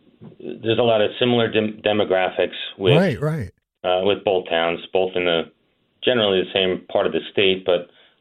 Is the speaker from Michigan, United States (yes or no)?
no; Ridgefield, Connecticut, United States; I'm also elected in my hometown of Ridgefield and serving as vice chair of the Inland Wetlands Board for the town, too.